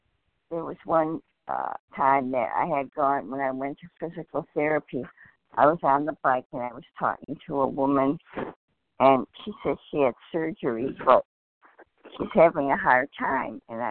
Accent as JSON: {"language": "English", "region": "Michigan", "country": "United States", "said": "I'm from Michigan."}